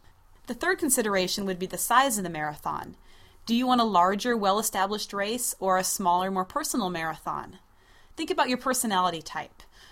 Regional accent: Montana, United States; Now, since I was raised in Montana, I feel very out of my element in a big city.

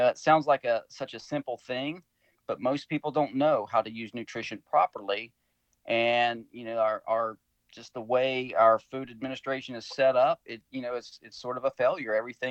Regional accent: Ohio, United States; moved away as an adult; Many of our family members had moved away. We just happened to have been born and raised in Ohio. And we were like, why are we still here?

